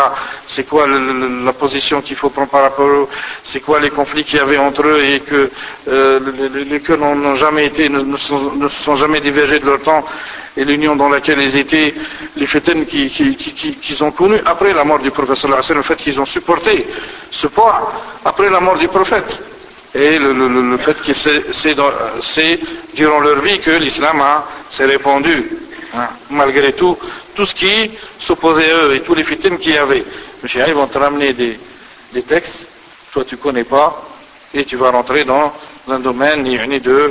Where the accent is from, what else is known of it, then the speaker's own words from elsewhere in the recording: Algeria; Moi aussi, je suis algérien